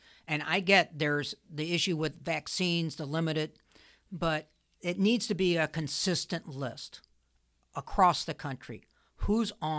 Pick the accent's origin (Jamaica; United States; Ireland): Ireland; because I am Irish